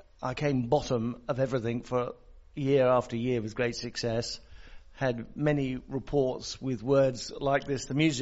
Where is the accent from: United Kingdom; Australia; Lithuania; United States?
United Kingdom; South East England; Yeah, I'm English. Grew up in Sussex, southern part of England.